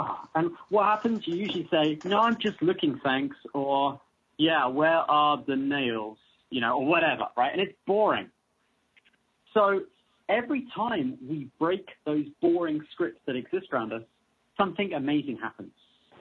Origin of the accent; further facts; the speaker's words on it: London, United Kingdom; No, I am from London, England. It's great to be here.